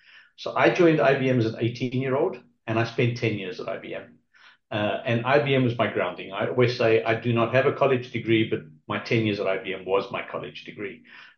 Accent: South Africa; also born or lived in England; now in Ocala, United States; I was born in England but grew up in South Africa. I moved to America 7 years ago.

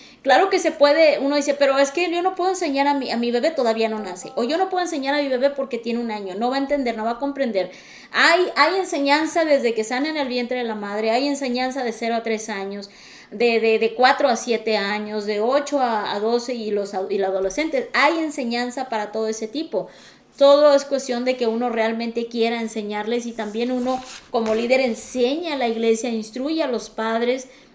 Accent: Mexico; now in United States; Voy a hablar por los mexicanos porque nosotros somos mexicanos.

